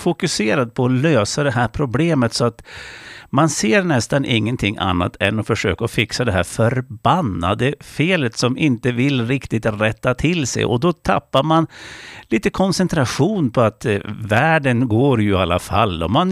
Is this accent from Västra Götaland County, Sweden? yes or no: no; Jämtland County, Sweden; accent: Jamtish; februari och det har vi gjort här i Jämtland till jamskdan. Alltså det är då vi ska helst prata jamska, vår dialekt alltså då med någon under den dagen.